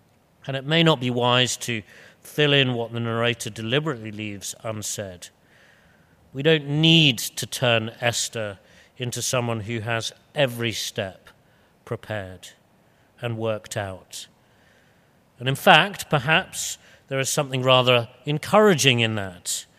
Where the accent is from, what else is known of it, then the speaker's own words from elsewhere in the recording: United Kingdom; now in Hong Kong; Many of you know that I am British, I've been here a number of years, but I've had to learn how to be wise and culturally appropriate in Hong Kong.